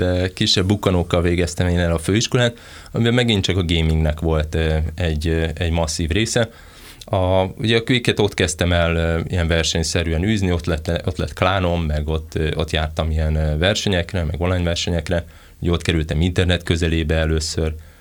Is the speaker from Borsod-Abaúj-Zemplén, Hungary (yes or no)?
no; Veszprém County, Hungary; én Veszprém mellől származok, ugye mindenki a német turistákból élt, az összes barátom németül tanult